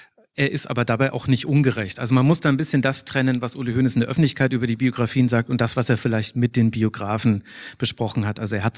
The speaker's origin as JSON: {"language": "German", "region": "Bavaria", "country": "Germany", "said": "Also ich bin ja nicht gebürtiger Münchner, ich bin eigentlich Franke."}